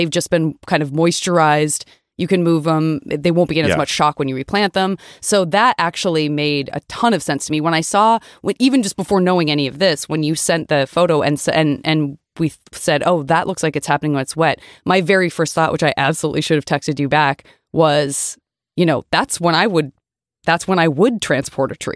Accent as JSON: {"language": "English", "town": "Tucson", "region": "Arizona", "country": "United States", "tie": "born or raised there", "also_born_or_lived": "Los Angeles", "said": "I say this again as a desert dweller, a lot of the time, for me growing up in Tucson, Arizona, and also living"}